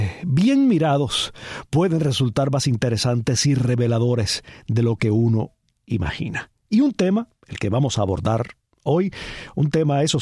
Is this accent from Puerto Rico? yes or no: no; Cuba; conociendo el estado en que se encuentra Cuba y en el que se encuentra mi pueblo, pues me siento en el deber de solidarizarme con mis coterráneos